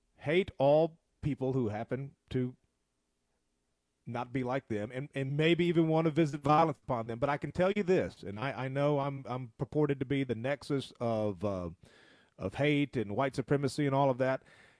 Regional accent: the South, United States; So as a white man, as a Christian, as a Southerner, I kind of prefer the company of people with whom I have more things in common.

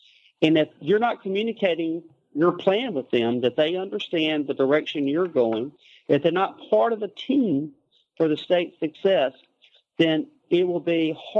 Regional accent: Mississippi, United States; I thought, well, maybe this is an opportunity for my home state that, you know, we can make a difference in some of the communities

